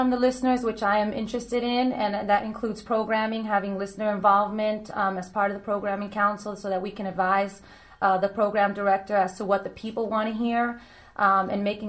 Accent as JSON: {"language": "English", "region": "New Jersey", "country": "United States", "tie": "born or raised there", "said": "I'm born and raised in New Jersey. I've lived a year in New York"}